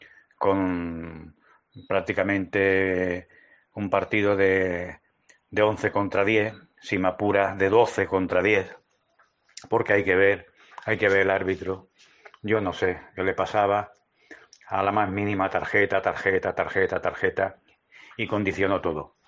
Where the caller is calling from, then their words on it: Málaga, Andalusia, Spain; de Málaga.